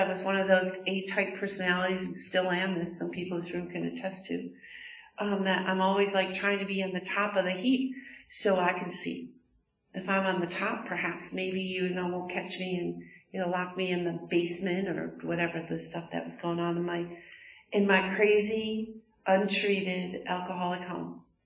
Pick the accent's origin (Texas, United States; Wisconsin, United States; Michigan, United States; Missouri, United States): Wisconsin, United States; also born or lived in Chicago, Illinois; I am from the Midwest. I was born in Chicago and raised in Wisconsin.